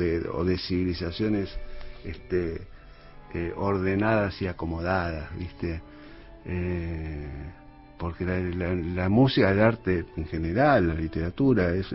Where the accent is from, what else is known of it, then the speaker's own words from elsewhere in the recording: Argentina; nosotros como los argentinos